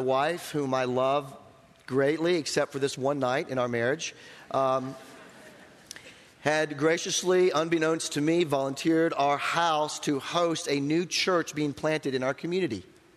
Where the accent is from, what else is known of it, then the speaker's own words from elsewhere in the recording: the South, United States; I grew up in Bible Belt South, which really is just a name now. It doesn't honestly really exist. So I grew up and I went to church every Sunday.